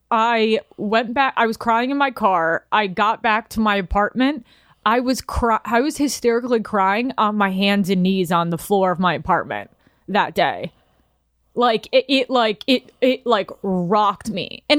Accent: New York, United States; yes, I am from New York. You know, I am street smart in a lot of ways

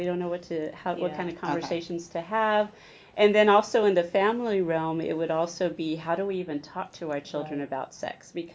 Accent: San Antonio, Texas, United States; now in Katy, United States; originally I'm from San Antonio, moved to Katy, gosh, I guess now 10, 11 years ago

